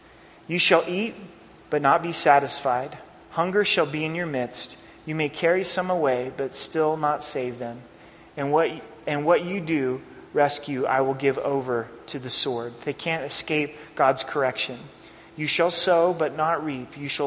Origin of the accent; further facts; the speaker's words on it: Oregon, United States; Growing up in Oregon, they got blackberry bushes.